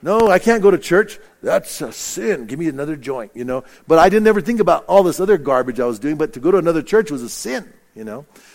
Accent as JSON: {"language": "English", "town": "Bernalillo", "region": "New Mexico", "country": "United States", "tie": "born or raised there", "said": "And so at least at my church where I grew up in Bernalillo, you know."}